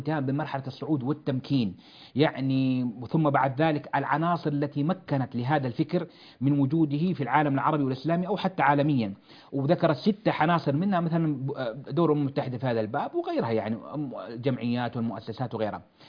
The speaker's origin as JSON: {"language": "Arabic", "town": "Jeddah", "region": "Makkah Province", "country": "Saudi Arabia", "tie": "born or raised there", "said": "ومواليد جدة 1392، وتربيت ونشأت في جدة"}